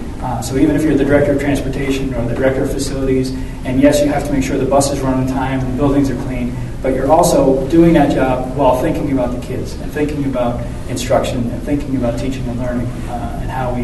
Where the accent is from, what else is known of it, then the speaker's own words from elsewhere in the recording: East Coast, United States; I'm from the East Coast, so I'm quite unaccustomed to do that.